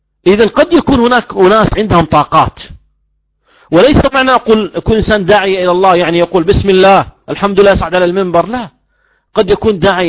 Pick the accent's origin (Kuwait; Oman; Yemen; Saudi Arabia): Kuwait; أصبح الآن وسيلة من وسائل الدعوة إلى الله عز وجل عندنا في الكويت